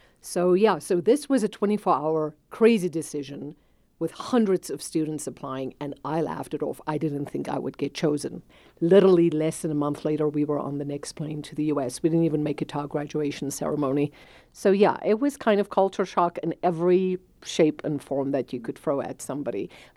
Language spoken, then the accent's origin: English; South Africa; moved away as an adult; now in United States; Growing up in South Africa, we were sanctioned for years.